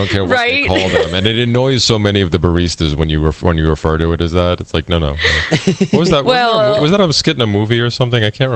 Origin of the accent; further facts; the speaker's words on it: Pennsylvania, United States; now in New York, United States; Not where I do now, but I did in PA where I grew up and in Jersey where I used to travel a lot when I was younger.